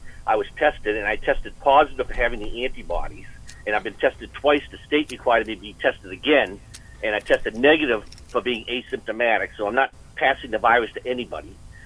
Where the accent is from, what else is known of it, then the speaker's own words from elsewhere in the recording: Needham, Massachusetts, United States; And I'm from Needham, and I graduated Needham High